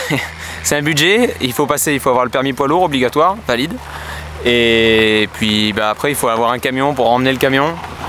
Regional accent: Avignon, Provence-Alpes-Côte d'Azur, France; Alors moi je suis d'Avignon.

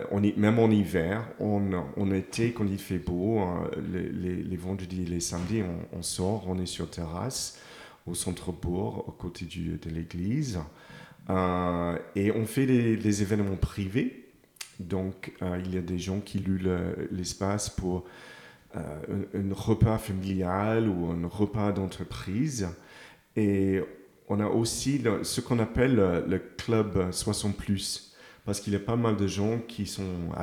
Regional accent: England, United Kingdom; French is a second language; moved away as an adult; now in France; Donc honnêtement, ici, c'est comme chez moi en Angleterre.

